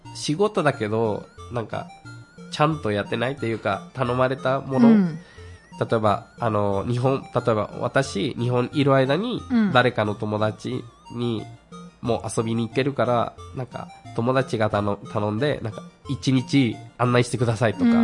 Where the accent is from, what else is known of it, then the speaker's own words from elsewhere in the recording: Saltillo, Coahuila, Mexico; Japanese is a second language; うちの地元、モンテレの近くの町、サルティーヨっていう